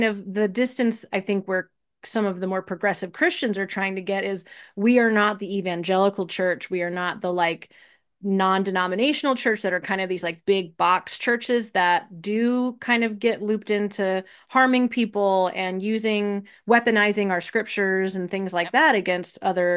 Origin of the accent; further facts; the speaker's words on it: Evanston, Illinois, United States; And there's that phrase too, like that I heard a lot growing up in Evanston